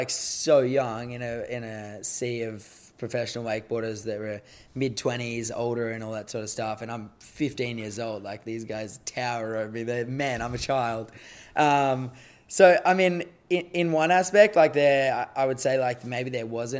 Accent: Australia; there's that aspect of like being Australian and not American.

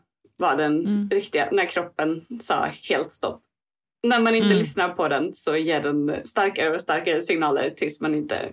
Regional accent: Jönköping, Jönköping County, Sweden; Jag var ganska inne i Svenska kyrkan ett tag. Jag kom från Jönköping.

